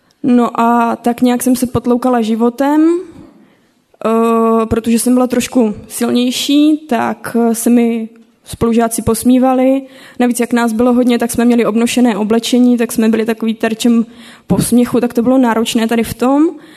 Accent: Ostrava, Moravian-Silesian Region, Czechia; now in Beroun, Czechia; jsme původně tady z Ostravy, manželkou se kod Ostravy a ocitli jsme se v Berouně.

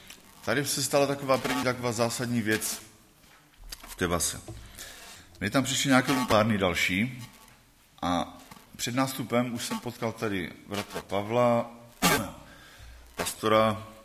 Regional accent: Bohumín, Moravian-Silesian Region, Czechia; jsem z Bohumína.

